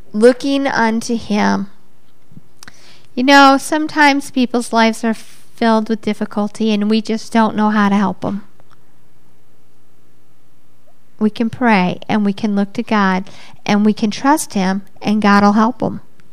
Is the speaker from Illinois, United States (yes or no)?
no; Orlando, Florida, United States; Now, I hadn't said I was from Orlando in my testimony that morning.